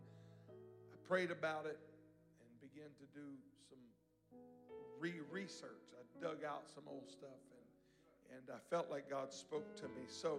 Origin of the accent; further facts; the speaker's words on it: Louisiana, United States; moved away; No, I grew up in Louisiana, and when I came out west to California, one of the first pastors that I remember meeting was 6'9"